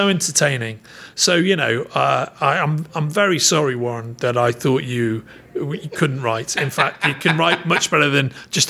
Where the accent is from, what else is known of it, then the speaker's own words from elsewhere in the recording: Liverpool, North West England, United Kingdom; And are also Scousers. They come from my hometown.